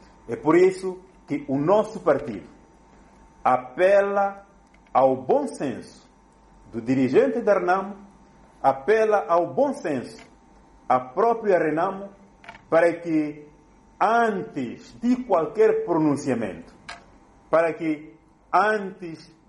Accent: Mozambique; nós como moçambicanos

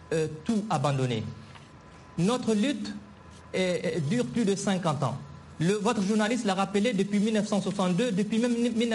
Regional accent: Mali; Nous sommes des Azawadiens, nous sommes des autochtones

